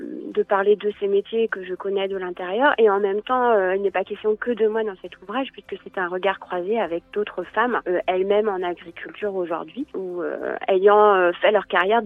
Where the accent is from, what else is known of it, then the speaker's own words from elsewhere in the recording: Brittany, France; puisque je suis bretonne